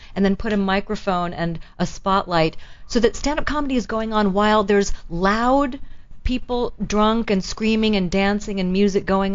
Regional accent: South Korea; And I am from South Korea.

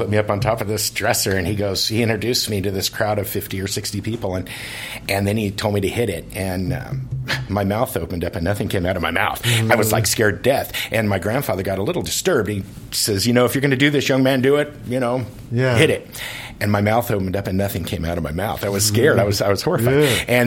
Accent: Riverside, California, United States; born there; also born or lived in Arkansas; And I was born in Riverside, California.

